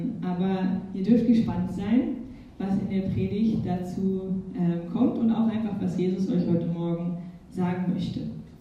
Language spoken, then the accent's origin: German; Eisenstadt, Burgenland, Austria; born there; Ich bin hier in Eisenstadt geboren, im Krankenhaus.